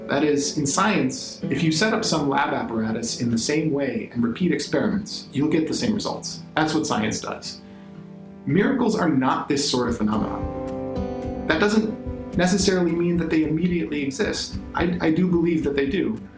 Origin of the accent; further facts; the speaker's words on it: Manlius, New York, United States; now in Boston, United States; I grew up in Manlius and graduated from FM in 2003.